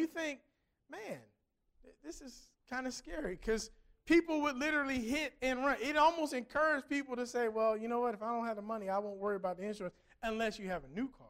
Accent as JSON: {"language": "English", "region": "Ohio", "country": "United States", "said": "I come from Ohio, and in Ohio, you can't even register your car."}